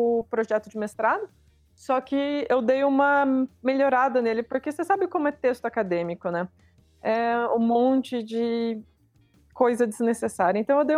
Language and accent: Portuguese; Maringá, Paraná, Brazil; moved away as an adult; Eu sou originalmente de Maringá, né?